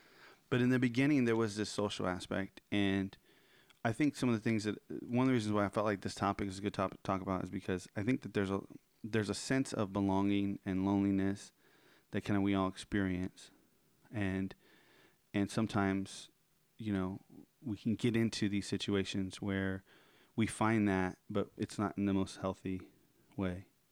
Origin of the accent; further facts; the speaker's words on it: Bakersfield, California, United States; growing up in Bakersfield, we had we called it tag banging.